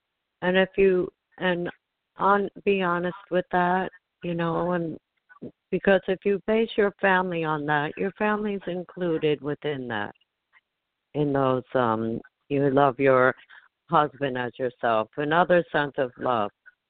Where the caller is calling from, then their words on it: Rockaway Park, New York, United States; I'm calling from Rockaway.